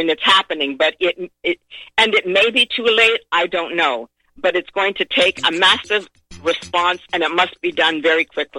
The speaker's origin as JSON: {"language": "English", "country": "Canada", "said": "Now, I, as a Canadian, have a number of questions with regard to what this compact or contract does to pre-existing obligations."}